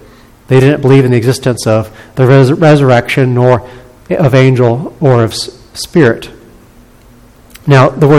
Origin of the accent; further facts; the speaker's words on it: United States; And so I'm very thankful that as an American, we have laws that protect those who are innocent.